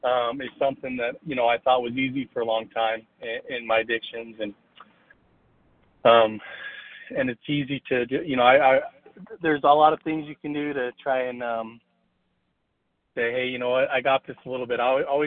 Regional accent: Arizona, United States; from Arizona.

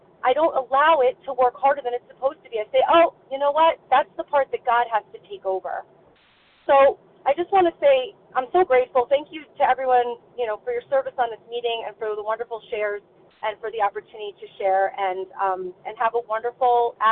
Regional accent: New Jersey, United States; I'm a recovered compulsive overeater from New Jersey. I hope I can be heard okay. I'm just driving from my place in Pennsylvania back to Jersey.

